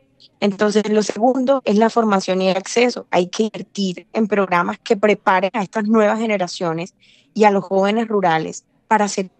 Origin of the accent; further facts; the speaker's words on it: Colombia; Sentido a nuestra identidad como colombianos.